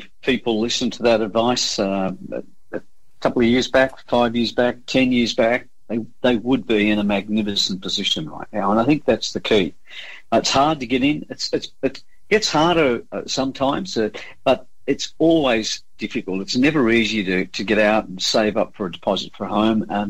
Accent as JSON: {"language": "English", "town": "Crookwell", "region": "New South Wales", "country": "Australia", "tie": "born or raised there", "said": "That's my hometown, and I love Crookwell."}